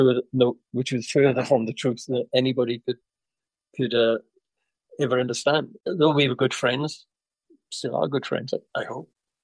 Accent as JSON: {"language": "English", "region": "Wales", "country": "United Kingdom", "said": "Whereas I was from South Wales"}